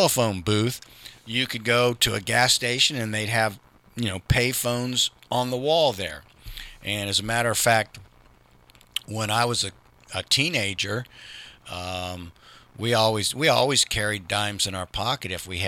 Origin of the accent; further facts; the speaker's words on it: Columbus, United States; I grew up in Columbus, And, you know, it was like there'd be a telephone booth on every street corner.